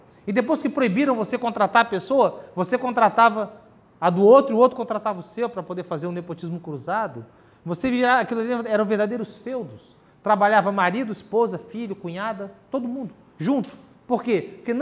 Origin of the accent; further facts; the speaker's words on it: Florianópolis, Santa Catarina, Brazil; also born or lived in Viçosa; Eu sou de Florianópolis